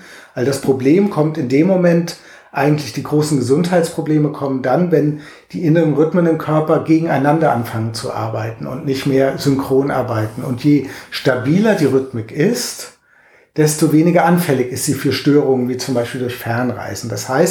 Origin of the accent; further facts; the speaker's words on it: Germany; in meiner Heimat, in Deutschland